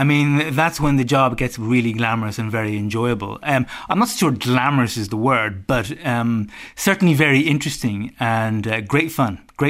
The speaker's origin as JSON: {"language": "English", "town": "Dublin", "region": "County Dublin", "country": "Ireland", "tie": "born or raised there", "said": "I mean, after all, I was growing up in Dublin in the 1980s."}